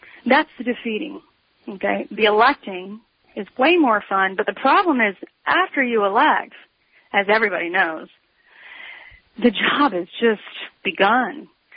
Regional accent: the South, United States; I mean, I'm from the South, and I don't really love conflict. I mean, I know at least my model of being from the South.

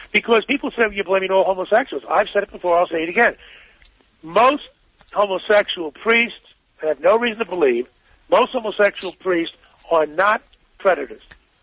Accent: Ireland; I'm Irish. My people have a problem with the drink.

